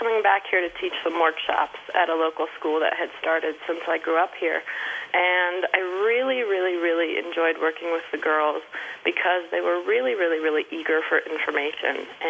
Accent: Tahoma, California, United States; now in New York, United States; I grew up on the West Shore in Tahoma, but I went to school in Tahoe City.

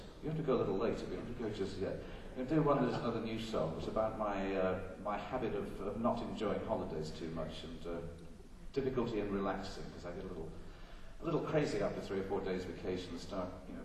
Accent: Scotland, United Kingdom; And so I've always tried to be British, but yes, I am from Scotland originally.

